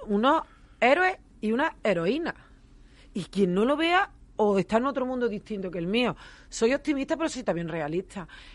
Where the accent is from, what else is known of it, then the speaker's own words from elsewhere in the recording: Córdoba, Andalusia, Spain; quiero que nos conozcáis, que vengáis a Córdoba, que no lo creéis, pero yo soy muy seguía, que se dice en mi tierra.